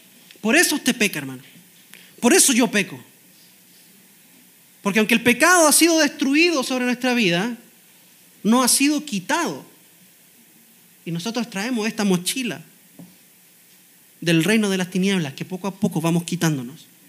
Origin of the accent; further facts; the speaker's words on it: Chile; now in Costa Rica; Como ciudadano que soy de Chile, claro, hay ciertas cosas que yo no puedo hacer.